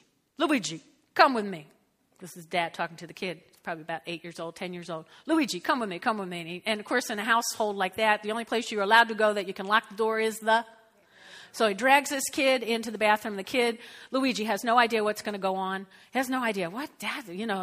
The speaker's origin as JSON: {"language": "English", "region": "New Jersey", "country": "United States", "tie": "born or raised there", "said": "So I grew up in North Jersey, lots of Italians"}